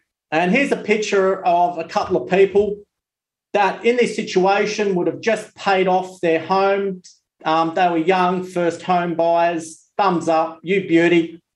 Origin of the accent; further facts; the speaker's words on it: Terry Hills, New South Wales, Australia; we grew up in Terry Hills. It was a beautiful suburb. We grew stuff. We played. We stayed out till the sun went down.